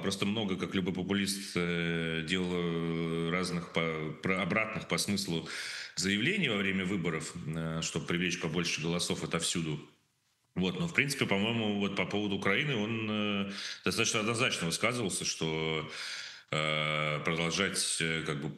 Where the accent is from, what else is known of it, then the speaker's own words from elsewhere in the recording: Russia; now in Romania; потому что я из России.